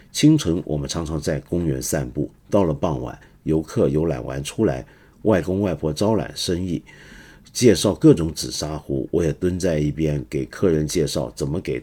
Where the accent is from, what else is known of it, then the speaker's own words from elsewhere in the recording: Taiwan; 我是个在台湾长大的人，我当然更不希望有任何不好的事情发生在两岸